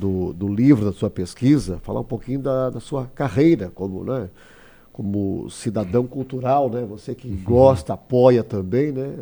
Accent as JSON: {"language": "Portuguese", "country": "Brazil", "said": "acho que nós, como brasileiros, podemos ser um pouco mais bairristas também e valorizar"}